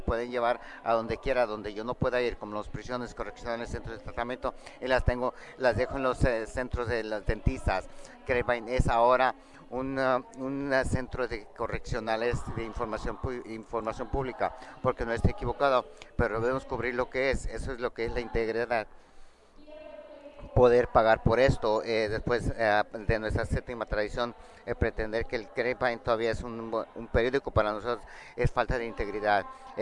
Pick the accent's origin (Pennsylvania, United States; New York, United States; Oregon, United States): Oregon, United States; Yo vengo de Oregon